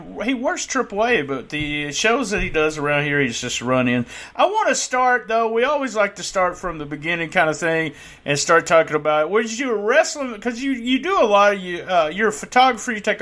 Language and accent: English; Arkansas, United States; also born or lived in Southeast Missouri; I was from the Memphis area, which I was really in sort of Northeast Arkansas, Southeast Missouri.